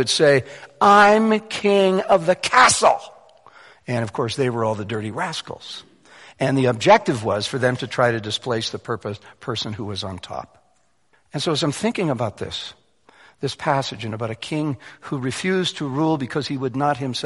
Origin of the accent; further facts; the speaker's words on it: Winnipeg, Manitoba, Canada; I grew up in Winnipeg, where they invented winter.